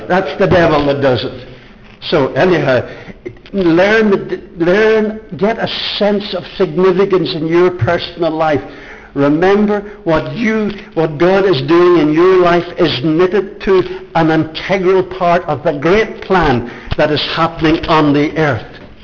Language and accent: English; Ireland; We're all British people, but I'm Irish, and I get excited about something like that.